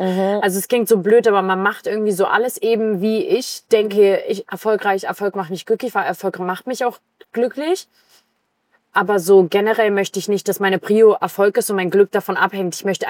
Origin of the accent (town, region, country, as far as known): Berlin, Germany; born or raised there